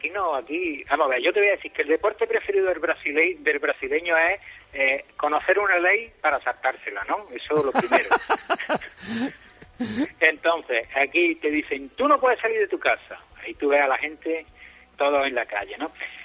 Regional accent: Granada, Andalusia, Spain; Yo soy de Granada, de los Vergeles, al lado del Sailín.

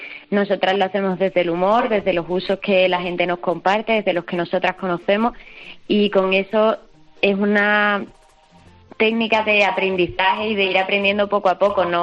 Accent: Andalusia, Spain; además somos andaluzas y sabemos que esa no es la realidad de Andalucía

